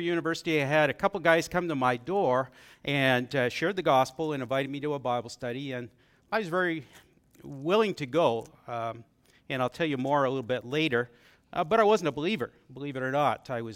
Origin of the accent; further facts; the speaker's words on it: Ontario, Canada; now in Alberta, Canada; family, keep listening, even though I grew up in Ontario, because we've lived here in Alberta for 38 years, so this is our home